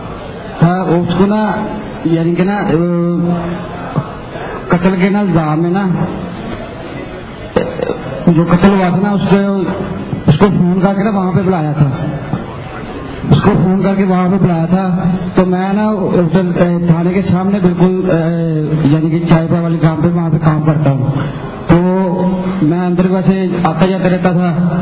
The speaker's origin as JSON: {"language": "Urdu", "town": "Sambrial", "region": "Punjab", "country": "Pakistan", "said": "میں سمریال سے آیا ہوں."}